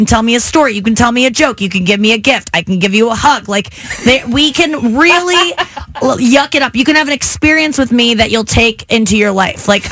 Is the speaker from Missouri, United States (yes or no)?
yes; St. Louis, Missouri, United States; also born or lived in Cincinnati; I was born in Cincinnati till I was six, and then I moved here, and I've always, because my parents are always like, you're from Cincinnati, and I'm like, no, I'm not. I love St. Louis. I hate Cincinnati. St. Louis is my hometown.